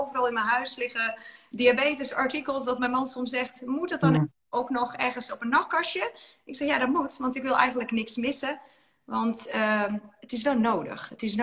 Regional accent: Serbia; now in Netherlands; Ik kom zelf uit Servië. Ik begon mijn carrière, ik zat vanavond echt uit te rekenen, maar ongeveer 22 jaar geleden in Nederland, in Erasmus Medisch Centrum.

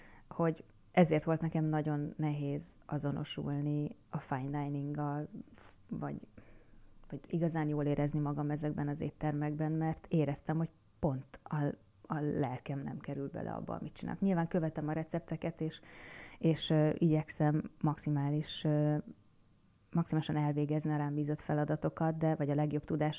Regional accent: Hungary; még elmeséltem, hogy magyar vagyok, és ha ezt valaki nem tudná, akkor ez egy európai kis ország.

